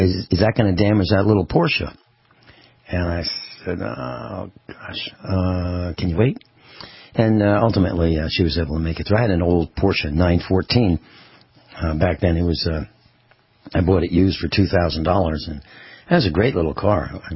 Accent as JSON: {"language": "English", "region": "East Coast", "country": "United States", "lives_now": "California, United States", "said": "I came from the East Coast, and when I got to California, here's what I said, and this was in 1980, and this is a compliment to California."}